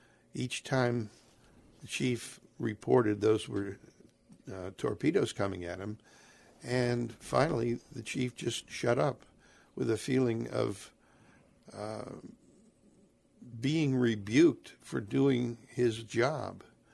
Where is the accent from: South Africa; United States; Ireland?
United States; Cheshire, Connecticut; brand new as a teacher at Cheshire High School in Connecticut, my hometown in Connecticut